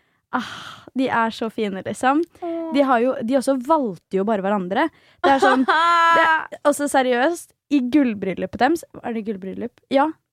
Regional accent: Svelvik, Vestfold, Norway; Jeg var hjemme i Svelvik hos mamma og pappa.

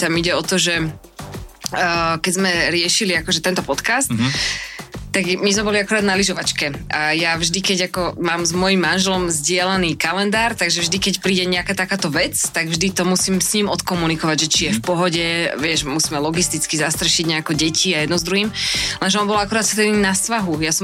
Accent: Devínska Nová Ves, Bratislava Region, Slovakia; Ja som z Devínskej, takže trieskať sa ako do Devínskej je úplná blbosť.

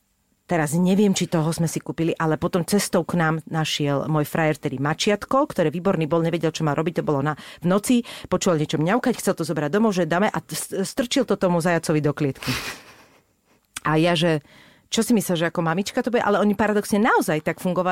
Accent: Bratislava, Bratislava Region, Slovakia; Mala som to šťastie, že som z Bratislavy, bývala som normálne ešte u našich

